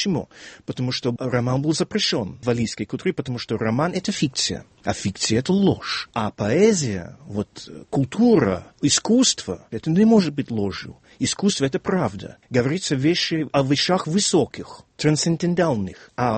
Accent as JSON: {"language": "Russian", "region": "Wales", "country": "United Kingdom", "tie": "born or raised there", "second_language": "Russian", "said": "хотя я родился и вырос в Уэльсе, граница с Англией была совсем близко. Регион наш был англоязычный, но все-таки валлийский язык очень присутствовал."}